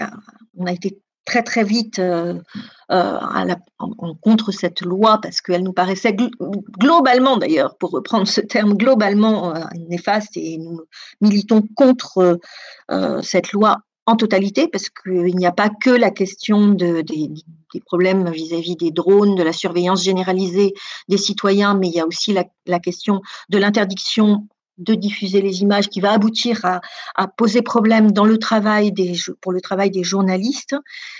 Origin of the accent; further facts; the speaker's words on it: New Caledonia; Et moi, je viens de Nouvelle-Calédonie